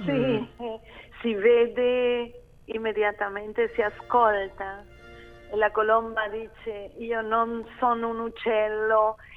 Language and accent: Italian; Uruguay; now in Buenos Aires, Argentina; Vero, io sono uruguayana e anche argentina, perché abito qui in Buenos Aires da moltissimo tempo, ma sono nata in Uruguay.